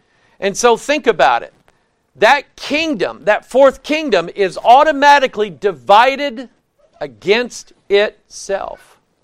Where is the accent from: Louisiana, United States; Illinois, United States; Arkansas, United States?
Arkansas, United States; born there; I'm not a native of Minnesota. I'm actually not a native of Missouri. I was born in Arkansas.